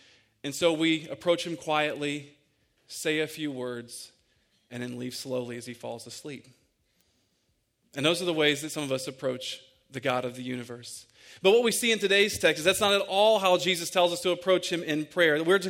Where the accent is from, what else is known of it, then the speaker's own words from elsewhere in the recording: Croton, Ohio, United States; And I'm from the area of Licking County. I grew up in Croton. There's dirt paths everywhere.